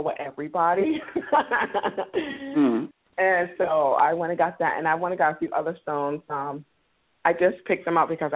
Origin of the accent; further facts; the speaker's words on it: New York, United States; I'm from New York.